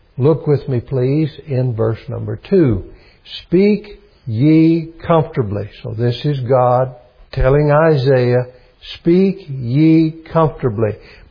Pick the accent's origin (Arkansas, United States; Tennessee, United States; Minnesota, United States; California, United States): Tennessee, United States; Knoxville; somebody asks me what my hometown is, I'm going to say the Knoxville area. That's my hometown.